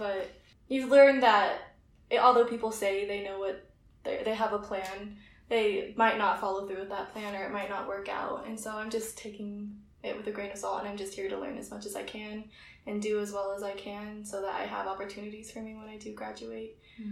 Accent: Aurora, Colorado, United States; I'm from Aurora, Colorado, and yeah, I chose UNC because ultimately it was the best financial decision

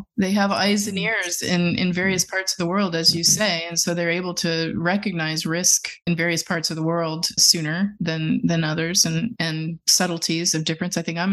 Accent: California, United States; now in Washington, United States; We don't have a water problem here, but I come from California where water is increasingly concerning.

